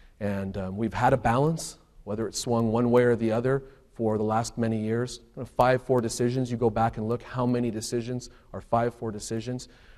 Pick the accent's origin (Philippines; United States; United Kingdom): Philippines; There is a terrorist presence in the Philippines, which as a Filipino I'm aware of and know about.